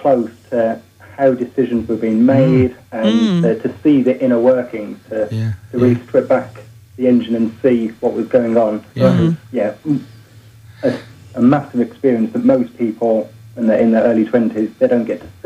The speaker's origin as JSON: {"language": "English", "region": "England", "country": "United Kingdom", "said": "I'm originally from the Midlands."}